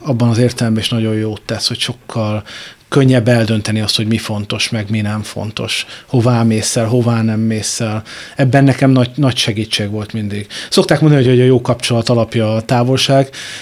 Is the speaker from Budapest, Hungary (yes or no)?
no; Szombathely, Vas, Hungary; Szombathelyen születtem, ott éltem, tehát nem kifejezetten kis településen